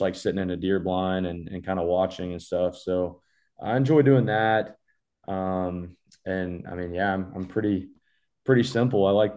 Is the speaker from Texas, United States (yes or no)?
yes; Texas, United States; I mean, growing up in Texas, I mean, there was a lot of spots to do it.